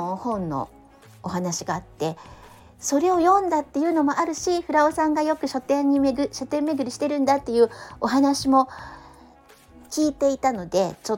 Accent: Tokyo, Japan; 私は東京生まれ東京育ちだから、いろんなイベントなんてすぐ行けたのね。

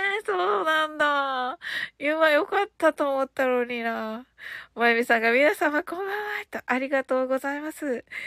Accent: Kyushu, Japan; 私、九州人だけど、

